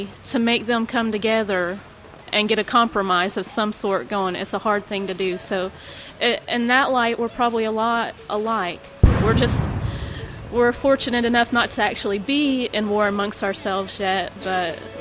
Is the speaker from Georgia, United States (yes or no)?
yes; Mineral Bluff, Georgia, United States; I'm from Mineral Bluff, Georgia.